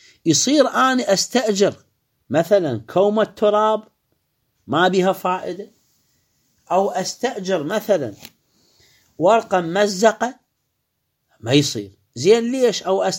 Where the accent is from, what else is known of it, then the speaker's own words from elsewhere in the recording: Iraq; شايفين اكو محلات عندنا في بغداد شايفها اني في الحله باب المشهد